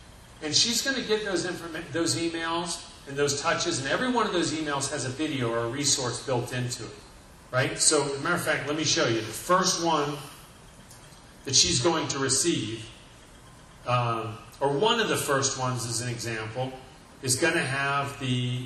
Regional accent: Canada; I'm Canadian.

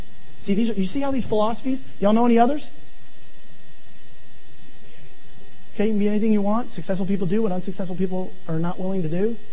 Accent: Benbrook, Texas, United States; Because I was born and raised in Benbrook, Texas, and kids from Benbrook, Texas don't do well in life.

